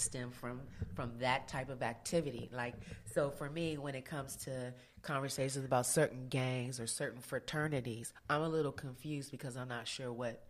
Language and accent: English; California, United States; Because the way I grew up in the Bay Area, and it's about character development.